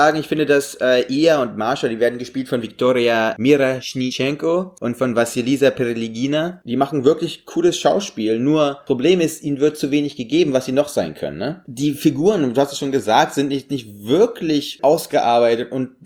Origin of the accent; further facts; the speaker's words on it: Russia; weil wir sind nun mal einfach groß geworden in dem Land und haben deshalb einfach Background-Wissen